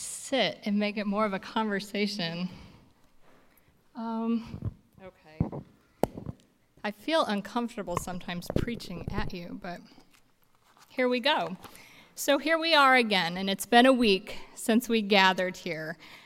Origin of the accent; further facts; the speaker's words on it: United States; It's been a difficult week for me as a mother and a pastor, as an American, and as a human being.